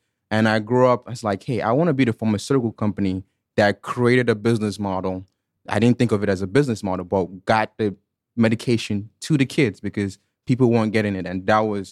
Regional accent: Nigeria; accent: Southern Alabama accent by way of Africa; also born or lived in Anniston, Alabama, United States; now in Georgia, United States; This is the great Southern Alabama accent by way of Africa. So I was born in Anniston, Alabama, and grew up in Nigeria. From there, I've been back here in Georgia, graduated from the University of Georgia, etc.

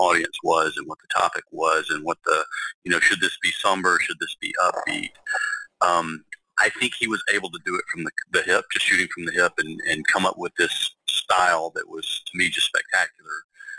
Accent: Anniston, Alabama, United States; moved away as an adult; So I was born in Alabama. I was born in Huntsville, and I lived the first 14 years of my life in a medium-sized to small town called Anniston, Alabama. It's basically halfway between Birmingham and Atlanta.

